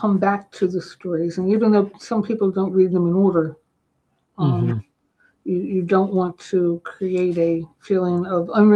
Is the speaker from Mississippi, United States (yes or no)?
no; Baltimore, Maryland, United States; now in Maine, United States; and I grew up in Baltimore, and I survived Baltimore. I don't want to go back to Baltimore because, you know, I'm not that tough anymore. I'm different tough. I'm Maine tough now.